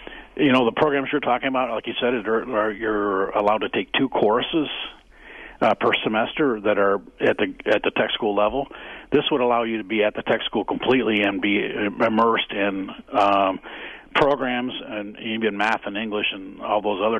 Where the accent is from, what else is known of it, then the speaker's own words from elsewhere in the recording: Caledonia, Wisconsin, United States; Well, thank you. And actually, I'm not from Racine. I'm from Caledonia.